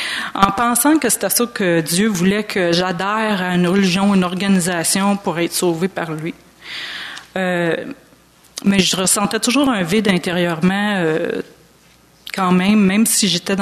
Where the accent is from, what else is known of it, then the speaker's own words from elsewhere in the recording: Montreal, Quebec, Canada; also born or lived in South Shore; Je suis originaire de Montréal, où j'ai vécu jusqu'à l'âge de 12 ans, et par la suite, majoritairement, sur la rive sud.